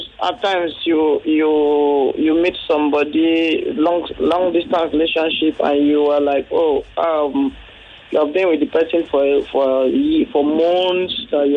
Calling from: Banana Island, Lagos, Nigeria; I'm calling from Banana Island.

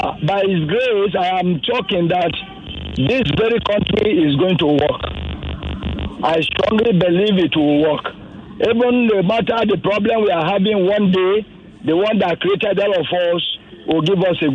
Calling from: Ikoyi, Lagos, Nigeria; I'm calling from Awolowo Ikoyi.

